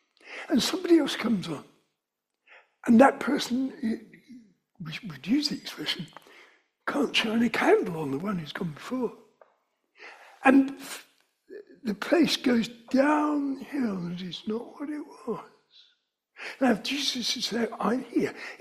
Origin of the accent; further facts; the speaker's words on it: London, United Kingdom; now in Aldeburgh, United Kingdom; I remember when I first came to Aldborough, I'd never as a Londoner knew such a thing as a torch